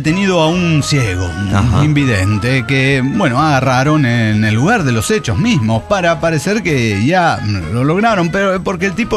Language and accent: Spanish; Mexico City, Mexico; de Ciudad de México.